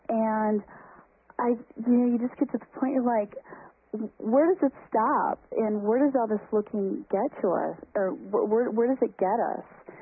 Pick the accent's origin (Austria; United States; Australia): United States; Midwest; especially growing up in the Midwest.